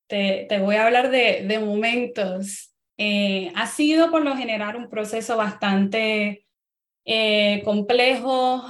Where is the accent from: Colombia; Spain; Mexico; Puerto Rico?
Puerto Rico; Carolina; yo me crié en Carolina, Puerto Rico, una familia pudiente. Mis padres son médicos dominicanos. Mi papá es un hombre negro, mi mamá es una mujer blanca y tengo una hermana mayor negra.